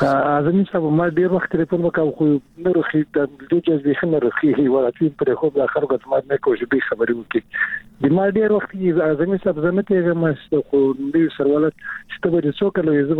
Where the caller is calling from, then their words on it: Germany; نو زه خو درته په جرمني کې يم.